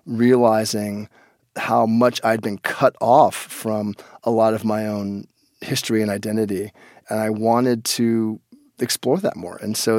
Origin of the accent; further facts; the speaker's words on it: Hollywood, California, United States; growing up in the 70s, growing up in Hollywood, growing up in a world where I was the only black kid around